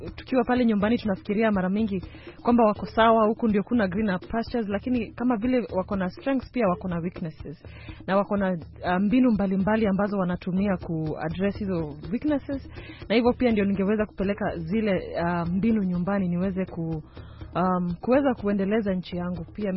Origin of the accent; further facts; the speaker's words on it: Kiambu County, Kenya; Nimetoka Kenya. … nimetoka county ya Kiambu pale Kenya